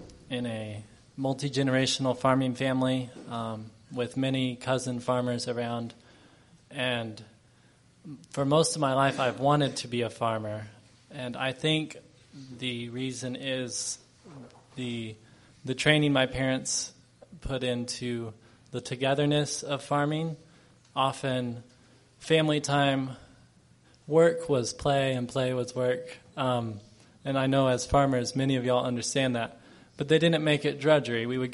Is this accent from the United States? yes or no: yes; Oklahoma, United States; I come from Fisher Farms in Oklahoma, family farm, and I'm 25.